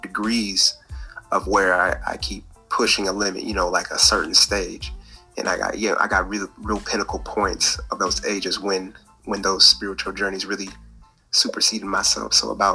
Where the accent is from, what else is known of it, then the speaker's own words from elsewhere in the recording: Sacramento, California, United States; now in Detroit, United States; So I'm in Detroit, and I came from California, Sacramento, in the Bay Area.